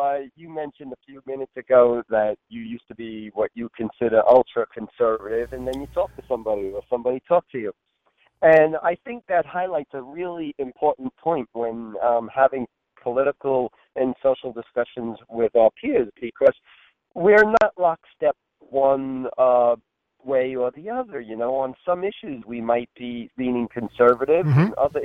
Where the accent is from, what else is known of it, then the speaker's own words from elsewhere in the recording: Holbrook, New York, United States; I'm out in, I'm from Holbrook.